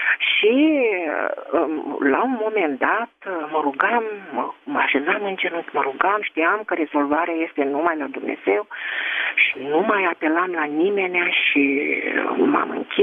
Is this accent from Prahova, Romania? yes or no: no; Tulcea, Tulcea County, Romania; din Tulcea.